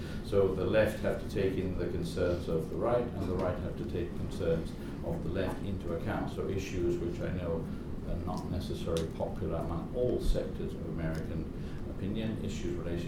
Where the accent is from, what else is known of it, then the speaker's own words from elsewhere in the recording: United Kingdom; So finally, as a British person, we talk about concepts of security.